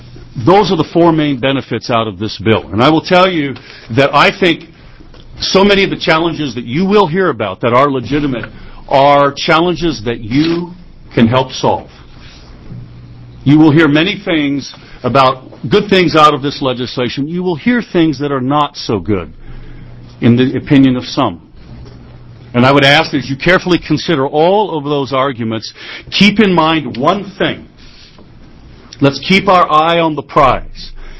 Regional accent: United States; I feel very strongly about that as an American for me and my family

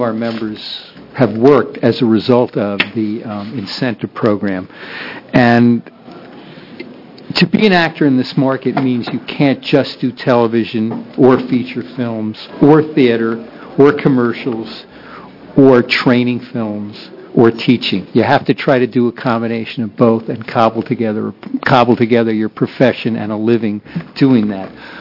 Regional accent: New York, United States; I'm from New York.

